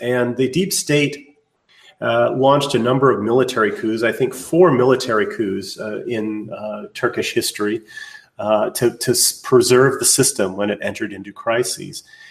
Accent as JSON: {"language": "English", "country": "United States", "said": "And, you know, I, being an American, being patriotic, I feel duty bound, for instance, to try and save my society from catastrophe."}